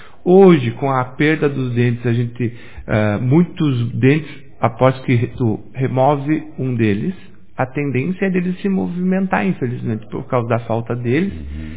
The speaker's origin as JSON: {"language": "Portuguese", "town": "Vicente Dutra", "region": "Rio Grande do Sul", "country": "Brazil", "tie": "born or raised there", "said": "Então, sou natural aqui de Vicente Dutra."}